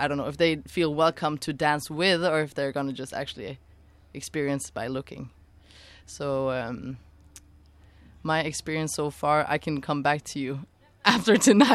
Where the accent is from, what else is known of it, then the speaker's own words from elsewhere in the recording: Kosovo; Folk dance is something I've done a lot in my childhood. It's a big part of my culture and where I come from. I'm from Kosovo